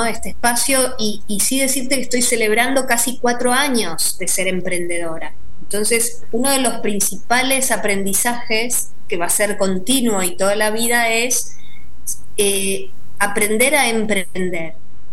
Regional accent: Argentina; que como todo argentino, seguramente en cada casa, teníamos nuestras cábalas, ¿no?

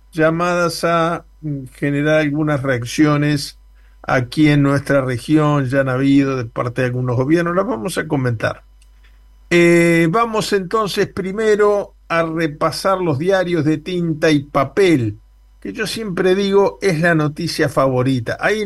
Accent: Uruguay; uno como uruguayo se tiene que sentir orgulloso

